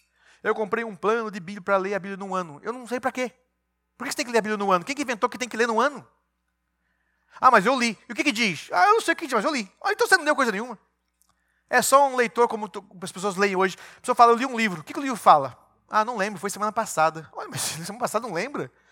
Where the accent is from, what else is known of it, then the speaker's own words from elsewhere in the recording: Minas Gerais, Brazil; Mas como um bom mineiro, só fui ver o mar já na juventude. Eu nasci na zona rural, meus pais jamais iam enviar para o mar.